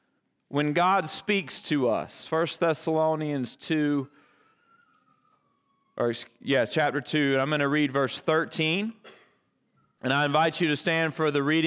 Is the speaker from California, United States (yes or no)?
no; Dothan, Alabama, United States; Dothan, Alabama to get a glimpse of the president's motorcade. The Dothan Eagle, the newspaper in my hometown, had an article about it